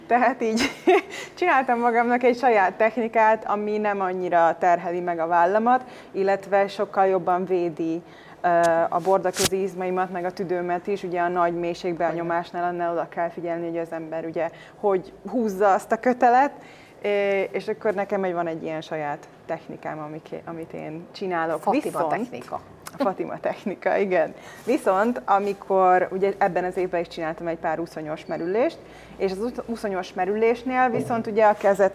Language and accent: Hungarian; Hungary; moved away as an adult; Ugye természetesen Magyarországon születtem, magyarok a szüleim, magyar az egész családom. Itt szocializálódtam, és igazából én 24 évesen kezdtem el nagyon utazni, és 25 évesen volt az, amikor már azt mondtam, hogy én külföldön élek.